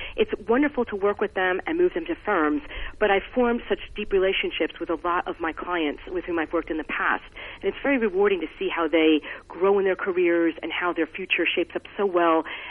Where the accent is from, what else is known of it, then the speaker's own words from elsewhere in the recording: Flemington, New Jersey, United States; now in Manhattan, United States; I really appreciate, as I get older, how much I enjoyed growing up in Flemington. Obviously, it's very different from Manhattan